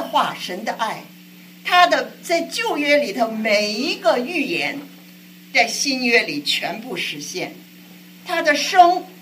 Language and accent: Chinese; China; 我们从大陆来的人呢，常常说一句话